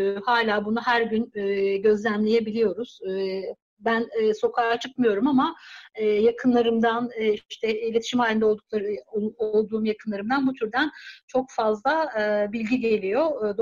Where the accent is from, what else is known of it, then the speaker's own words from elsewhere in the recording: Dersim, Tunceli Province, Turkey; Ben Dersimliyim. Bunu paylaşmak istiyorum.